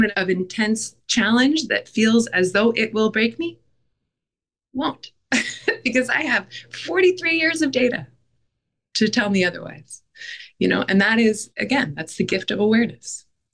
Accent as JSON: {"language": "English", "town": "Los Angeles", "region": "California", "country": "United States", "said": "I'm from Los Angeles, where eating disorders and body image issues are birthrights. It's just what you grow up with."}